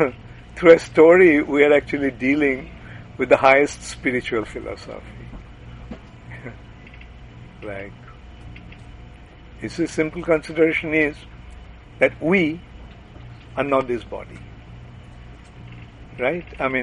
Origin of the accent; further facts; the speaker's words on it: Kolkata, West Bengal, India; now in Orlando, United States; But I'm from India. Yeah. Orlando, Florida. Oh, in India. I'm from Bengal. Calcutta.